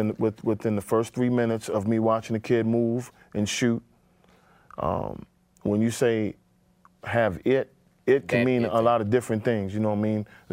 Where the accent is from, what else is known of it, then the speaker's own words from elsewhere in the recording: Washington, District of Columbia, United States; Being that I'm from Washington, D.C.